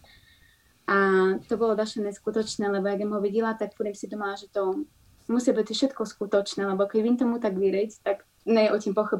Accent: Medzilaborce, Prešov Region, Slovakia; Takže z Labírce pochádzam, želám tam postati celý život až do svojej vysokej školy. Chodila tam aj na strednú školu, na gymnázium. Na vysokú školu už som potom chodila do Prešova

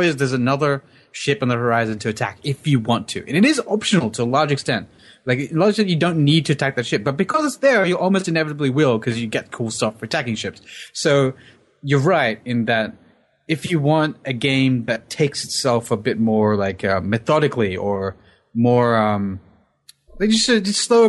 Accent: Australia; I'm Australian

